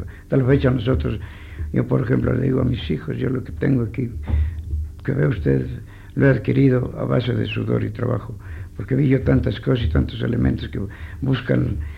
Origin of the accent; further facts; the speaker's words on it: Juchitepec, State of Mexico, Mexico; born there; Yo nací acá en Juchitepec.